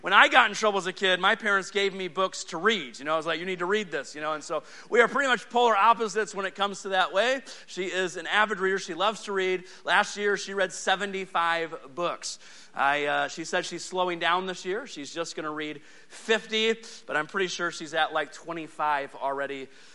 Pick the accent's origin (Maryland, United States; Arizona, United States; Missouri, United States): Arizona, United States; Yuma; We come from Yuma, Arizona, where we don't get ice storms.